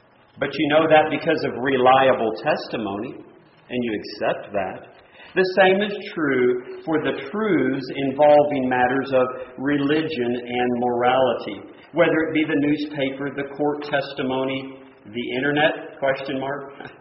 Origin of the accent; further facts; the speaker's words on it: Texas, United States; That would be like me, born and raised in Texas, and I tend to say y'all a lot, and fixing to do this